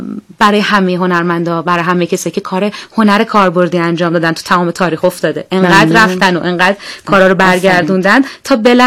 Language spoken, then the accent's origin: Persian; Iran; ما مسلمانیم، ایرانی هستیم،